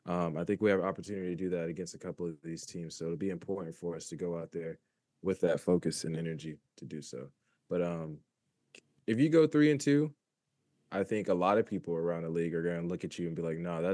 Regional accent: Orlando, Florida, United States; just growing up here, born and raised in Orlando.

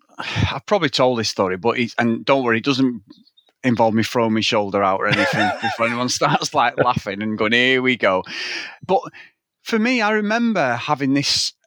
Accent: Manchester, North West England, United Kingdom; I have some good chats with him about where we live and different places we grew up around Manchester.

